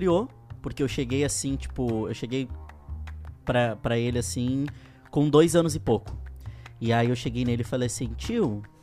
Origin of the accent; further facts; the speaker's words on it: Pelotas, Rio Grande do Sul, Brazil; sou de Pelotas.